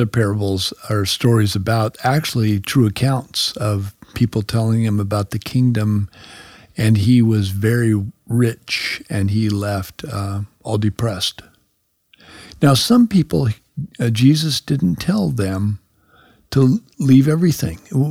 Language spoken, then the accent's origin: English; New Mexico, United States; we are in Vancouver right now, but I am from New Mexico.